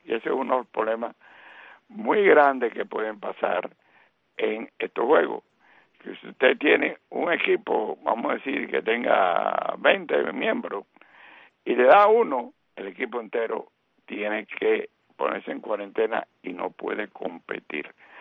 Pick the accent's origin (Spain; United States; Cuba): Cuba; Yo soy un cubano típico, le dice tú a todo el mundo